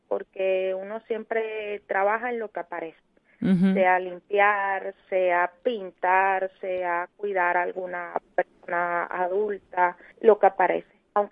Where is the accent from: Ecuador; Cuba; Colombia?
Cuba; now in Spain; yo soy cubana y vine a España con la esperanza de tener una vida mejor